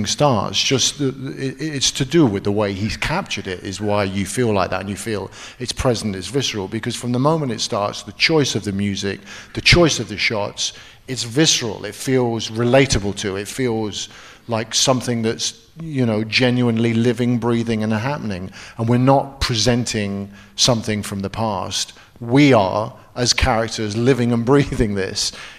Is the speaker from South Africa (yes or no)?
no; England, United Kingdom; I'm English.